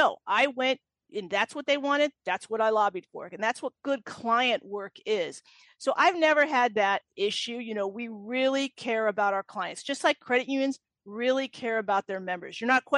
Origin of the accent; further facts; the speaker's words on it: California, United States; Well, you know, I'm a Californian. I'm probably going to say burgers and fries and a shake from In-N-Out Burger. I'm from there.